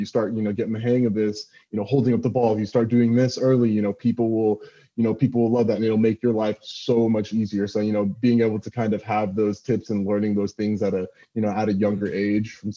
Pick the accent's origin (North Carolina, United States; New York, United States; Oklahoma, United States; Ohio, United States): Oklahoma, United States; Cause for me, I'm from Oklahoma, so there's no academy, there's no DA, there's nothing, none of that.